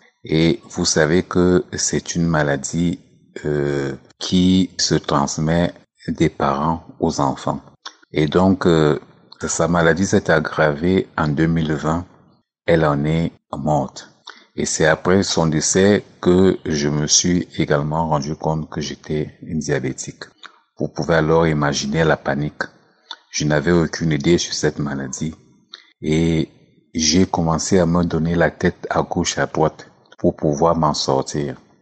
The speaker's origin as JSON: {"language": "French", "town": "Yaoundé", "region": "Centre", "country": "Cameroon", "said": "Je suis un Camerounais et je réside au Cameroun, plus précisément à Yaoundé."}